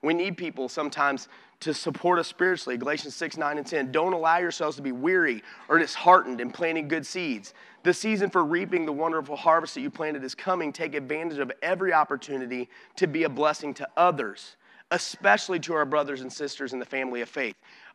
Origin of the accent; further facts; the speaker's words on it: Alton, Illinois, United States; You know, I told you I grew up in Alton.